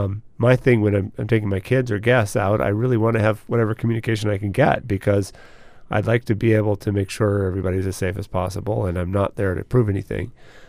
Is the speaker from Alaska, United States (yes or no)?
yes; Alaska, United States; Well, I'm from Alaska, so I can back Les up.